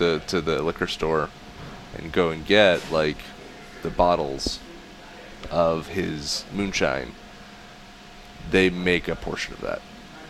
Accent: Virginia, United States; I'm from Virginia. I should get stuff that's like a little harder to get.

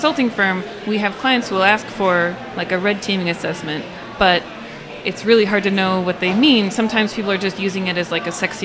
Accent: California, United States; like I grew up in the Bay Area, but I just know HTML from like LiveJournal.

